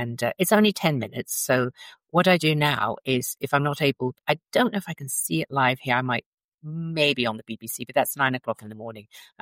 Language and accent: English; London, United Kingdom; And there are some almshouses where I grew up in North London, and they were built in the 1600s.